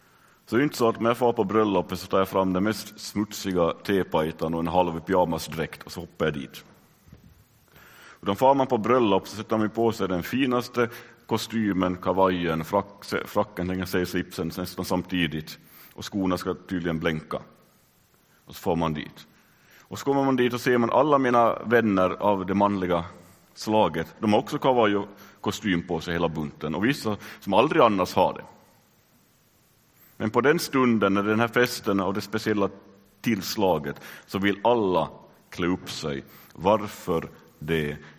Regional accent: Finland; now in Sweden; inte känner mig alls finne, så tar jag upp mitt körkort och mitt pass och står det, jag är ännu finsk medborgare.

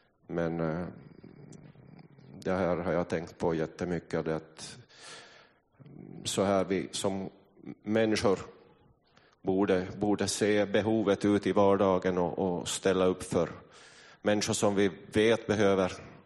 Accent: Kristinestad, Ostrobothnia, Finland; Jag är född i Kristinestad och ut på landsbygden där. Min far och mor hade ett litet jordbruk.

